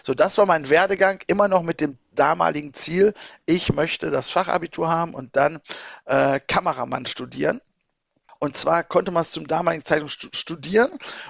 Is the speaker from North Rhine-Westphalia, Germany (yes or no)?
yes; Bad Oeynhausen, North Rhine-Westphalia, Germany; Ich bin in Ostwestfalen, sprich Bad Oeynhausen Umgebung geboren, bin da groß geworden, sehr ländlich groß geworden.